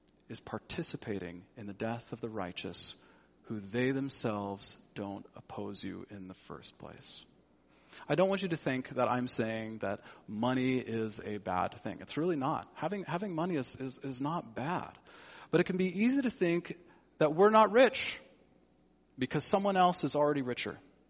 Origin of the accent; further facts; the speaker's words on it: California, United States; And as a Californian, this was a big deal to me